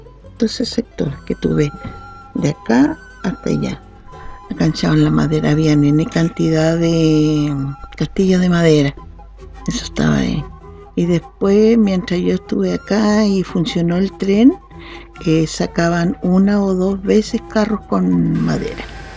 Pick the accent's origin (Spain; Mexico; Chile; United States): Chile; Valdivia, Los Ríos; me eduqué en Valdivia y también estudié todo mi periodo en Valdivia.